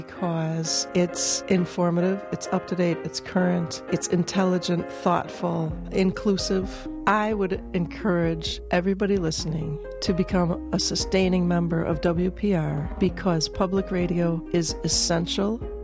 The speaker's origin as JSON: {"language": "English", "town": "Wauwatosa", "region": "Wisconsin", "country": "United States", "said": "from Wauwatosa, Wisconsin."}